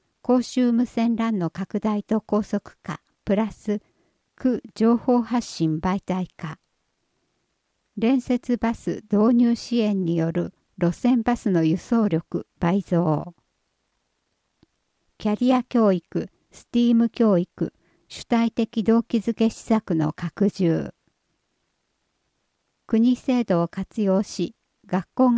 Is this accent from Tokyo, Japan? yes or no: yes; Adachi, Tokyo, Japan; 面白おかしく足立区が取り上げられるたびに悔しい思いになります。生まれ育った故郷をバカにされたくない。